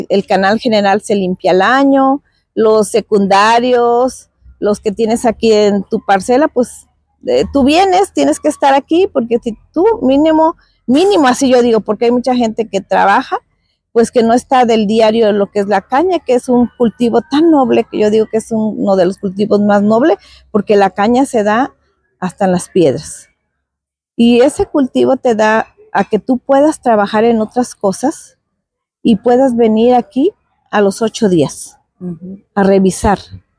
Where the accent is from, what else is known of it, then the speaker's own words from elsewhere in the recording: Tlaltizapán, Morelos, Mexico; del municipio de Tlaltizapán, Morelos, ejido Bonifacio García.